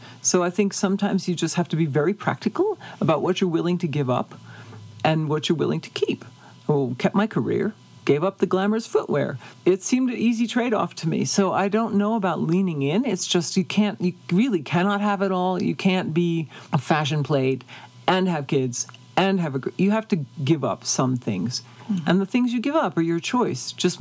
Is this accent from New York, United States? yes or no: yes; New York, United States; I grew up in upstate New York. We often went to New York City. My family's 16 generations New Yorkers, so we are really New Yorkers.